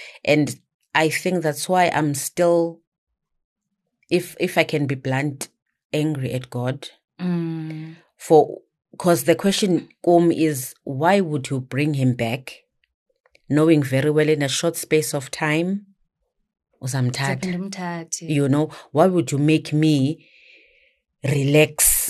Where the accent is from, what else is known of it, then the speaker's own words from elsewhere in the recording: Johannesburg, Gauteng, South Africa; also born or lived in Mdantsane, Eastern Cape; Originally, I'm from the Eastern Cape, Mdantsane. Mm-hmm. My parents moved here due to umsebenzi in the late 80s. So I practically grew up Johannesburg.